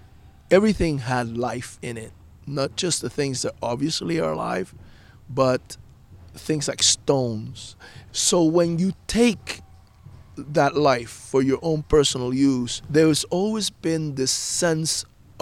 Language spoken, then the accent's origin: English; Cuba; now in United States; I came to this country from Cuba in 1961.